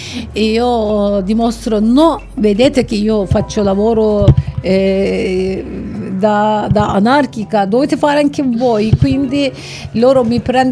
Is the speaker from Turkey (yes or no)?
yes; Istanbul, Turkey; Italian is a second language; Oggi Istanbul, il mio paese, Turchia, riesco a fare soltanto questo modo